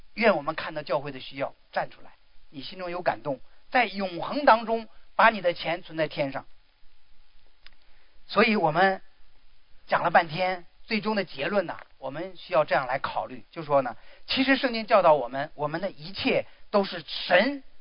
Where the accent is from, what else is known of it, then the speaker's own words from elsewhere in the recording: China; 你是中国人，我是中国人，你爱中国吗？